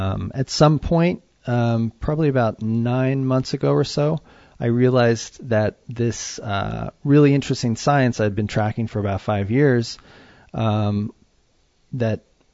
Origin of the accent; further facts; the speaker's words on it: Boulder, Colorado, United States; I grew up in Boulder, Colorado.